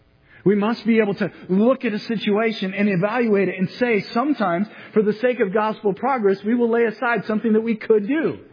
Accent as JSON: {"language": "English", "country": "United States", "said": "Now, for me, as an American, I don't like to do that."}